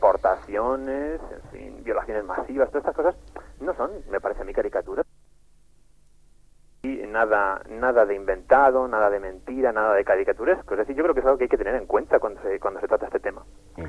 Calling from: Madrid, Community of Madrid, Spain; de Madrid.

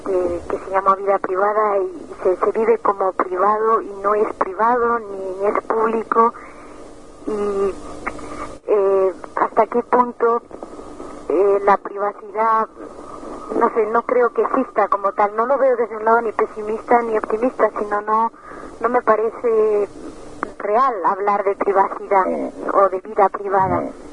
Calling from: Madrid, Community of Madrid, Spain; de Madrid.

